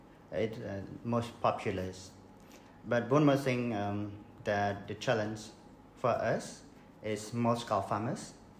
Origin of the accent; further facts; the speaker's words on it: Cambodia; English is a second language; I'm from Cambodia